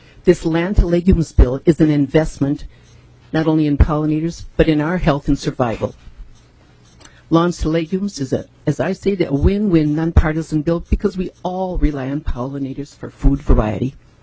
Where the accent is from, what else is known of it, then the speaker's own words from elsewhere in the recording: Shorewood, Minnesota, United States; I'm from Shorewood, Minnesota.